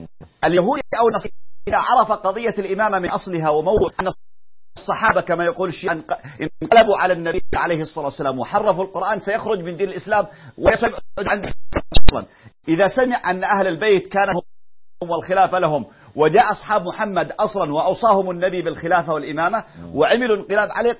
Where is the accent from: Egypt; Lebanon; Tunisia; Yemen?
Yemen; عندنا في اليمن